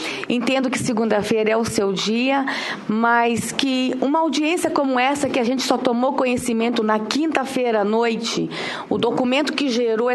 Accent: Brasília, Federal District, Brazil; Sou de Brasília, sou líder de um grande movimento em Brasília

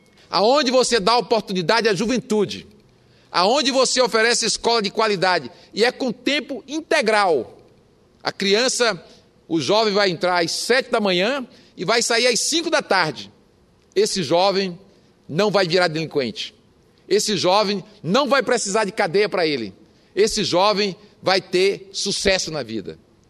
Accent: Ceará, Brazil; lá no meu estado do Ceará.

